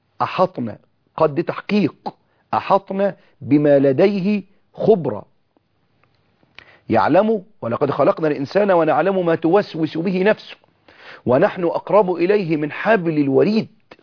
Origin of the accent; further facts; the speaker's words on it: Egypt; وإحنا في مصر نتكلم بلهجة معينة